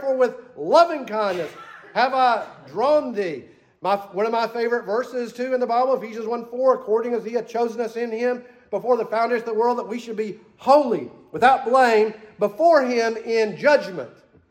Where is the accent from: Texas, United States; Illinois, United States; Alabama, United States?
Texas, United States; I'm from Texas. Use small words.